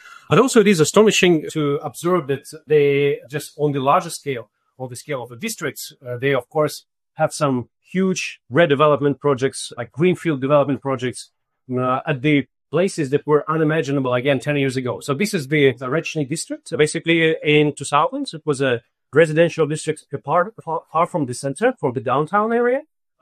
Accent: Tyumen, Tyumen Oblast, Russia; So one of them is Tumen, Russia, my hometown, where I've done some field work and I observed over the years.

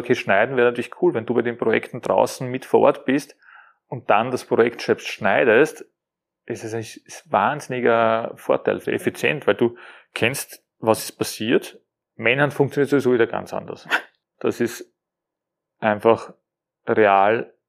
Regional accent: Austria; Aber das kennt man nur bei uns in Österreich.

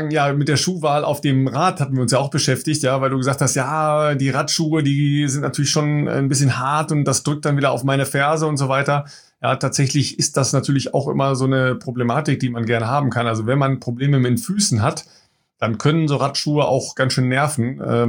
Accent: Germany; einem eher, sagen wir mal, preußisch orientierten Ansatz, den wir als Deutsche ja sehr, sehr gerne verfolgen

